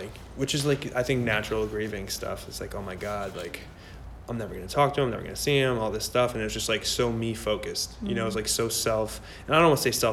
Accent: Wayne, New Jersey, United States; Yeah, I'm near Patterson. I mean, Wayne, you know, it's like, you know, very, it's pretty suburban

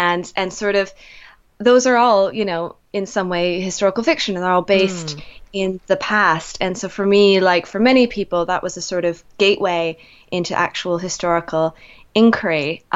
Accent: Canada; moved away as an adult; now in United Kingdom; I'm originally from Canada.

